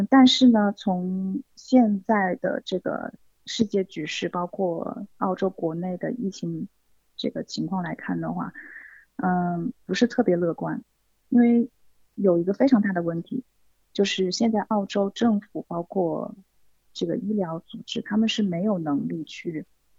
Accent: Wuhan, Hubei, China; now in Australia; 毕业之后就正好就有个机会，然后就回到了武汉，就是我的家乡，在武汉理工大学，现在是外国语学院，从事教职工作，现在呢又正好借机就是回到澳大利亚来

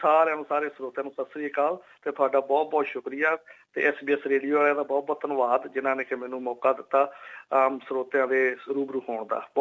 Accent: Punjab, India; moved away; ਕਈ ਬੰਦੇ ਅਸੀਂ ਵੀ ਜਦੋਂ ਪੰਜਾਬ ਤੋਂ ਆਏ ਜਾਂ ਇੰਡੀਆ ਤੋਂ ਆਏ ਹੈਗੇ ਆ

